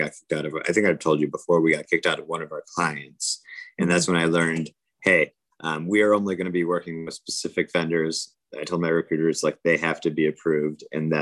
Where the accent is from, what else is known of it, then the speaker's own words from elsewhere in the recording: United States; Well, not we, I'm an American, but mm-hmm. My family was telling me that science and electronics and IT was pushed on them at an early age. So they came over here